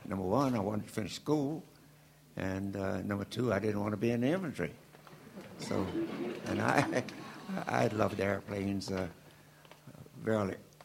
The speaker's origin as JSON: {"language": "English", "town": "Washington", "region": "District of Columbia", "country": "United States", "tie": "born or raised there", "said": "born and raised in Washington, D.C., educated in the public school system of that day, which was all segregated, and through Howard University."}